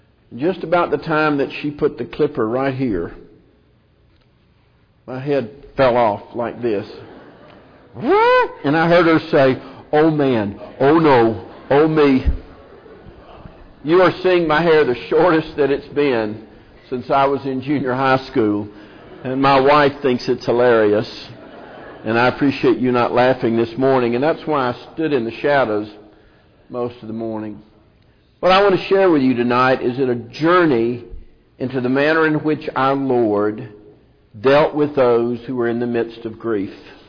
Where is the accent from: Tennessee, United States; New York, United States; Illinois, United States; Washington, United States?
Tennessee, United States; Hickman County; I was originally from Hickman County